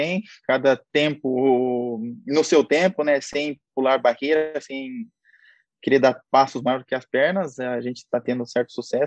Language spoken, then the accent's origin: Portuguese; São Bernardo do Campo, São Paulo, Brazil; Eu sou natural de São Bernardo do Campo, Grande São Paulo.